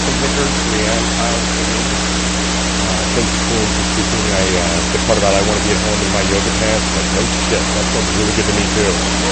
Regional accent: Folsom, California, United States; So, I grew up in a small town. I grew up in Folsom. It's in Sacramento. It's, yes, there's a prison there.

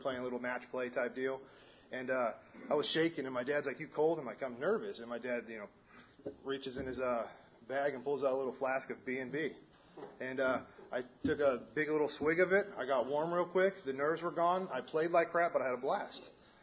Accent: San Diego, California, United States; So, I'm from San Diego. I grew up in a normal Southern California family.

